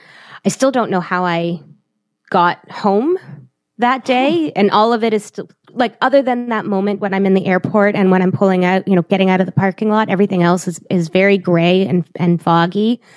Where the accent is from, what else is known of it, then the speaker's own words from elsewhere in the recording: Toronto, Ontario, Canada; also born or lived in Montreal; I was living in Montreal at the time. I was in university and she was, we're from Toronto.